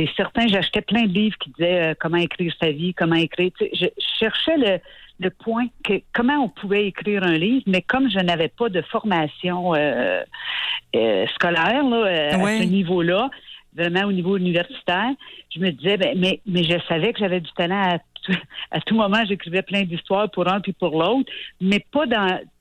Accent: Sainte-Agathe-des-Monts, Quebec, Canada; moi, je suis originaire de Sainte-Agathe-des-Monts, une place que tu connais très bien.

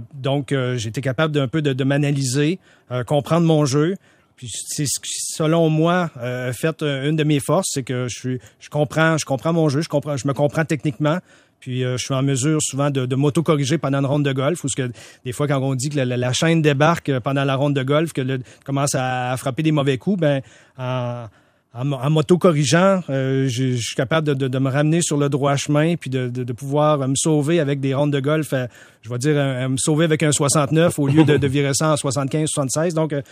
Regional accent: Quebec, Canada; La saison de golf où j'ai grandi, au Bull Rock, un petit club de golf de 18 trous entre Rimouski et Matane.

